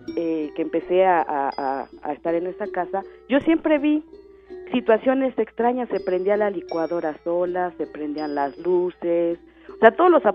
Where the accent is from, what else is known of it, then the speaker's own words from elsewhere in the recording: Xochimilco, Mexico City, Mexico; now in State of Mexico, Mexico; Pero en mi juventud, mi adolescencia, viví en Xochimilco.